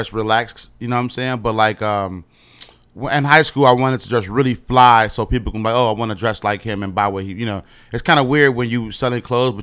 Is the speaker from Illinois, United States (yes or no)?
yes; Chicago, Illinois, United States; West side of Chicago. Okay. It's like me